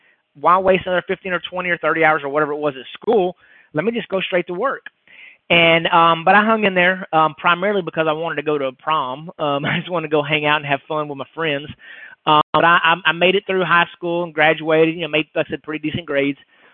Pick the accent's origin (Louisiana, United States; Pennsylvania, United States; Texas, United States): Texas, United States; And so I grew up where we would go to Tyler. I grew up in East Texas. We moved back to East Texas